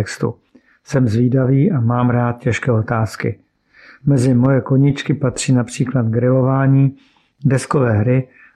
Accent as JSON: {"language": "Czech", "region": "Prague", "country": "Czechia", "lives_now": "Zlín, Czechia", "said": "Původem jsem z Prahy, kde jsem se víc jak 10 let věnoval službě mládeži."}